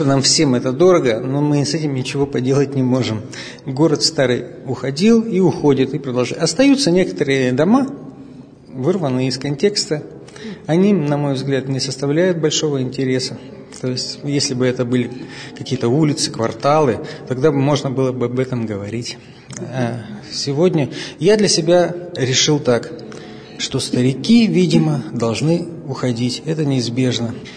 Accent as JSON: {"language": "Russian", "town": "Yekaterinburg", "region": "Sverdlovsk Oblast", "country": "Russia", "said": "я сам екатеринбуржец. Я привязан к этой географии, ну и биографически я привязан к этим старым улицам, к домам."}